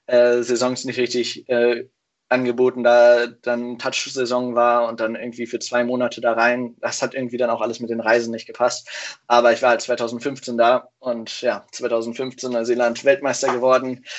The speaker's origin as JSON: {"language": "German", "town": "Hanover", "region": "Lower Saxony", "country": "Germany", "lives_now": "Kiel, Germany", "said": "Ich komme eigentlich aus Hannover."}